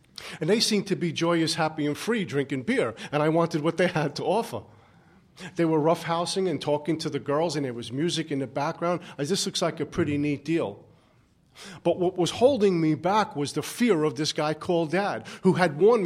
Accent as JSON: {"language": "English", "town": "Brooklyn", "region": "New York", "country": "United States", "tie": "born or raised there"}